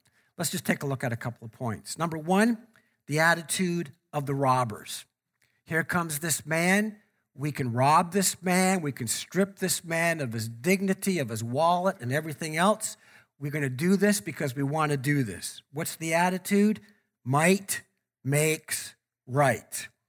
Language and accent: English; Canada; Because we're from Canada, we have no problem with that.